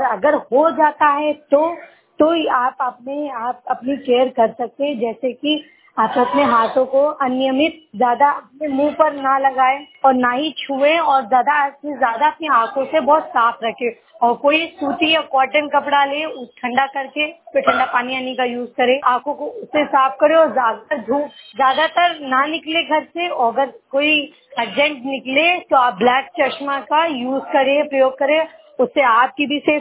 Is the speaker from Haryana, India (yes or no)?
no; Lucknow, Uttar Pradesh, India; और मैं लखनऊ से हूँ